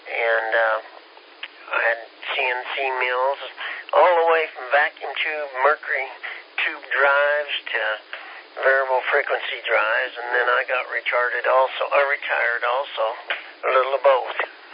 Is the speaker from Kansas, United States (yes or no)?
yes; Kansas, United States; moved away; you got to realize I'm from Kansas, but I've been here 14 years.